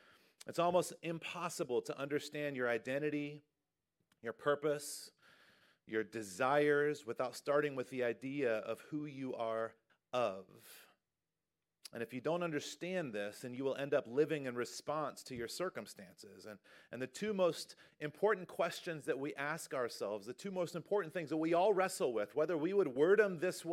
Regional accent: North Carolina, United States; also born or lived in Kentucky; because I lived the first half of my life in North Carolina. But technically, I'm from Kentucky, because I was born in Kentucky. I only lived there for 6 months

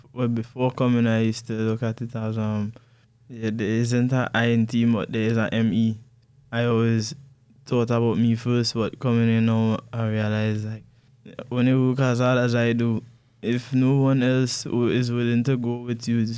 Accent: Tobago, Trinidad & Tobago; born there; Yes, I was born in Tobago.

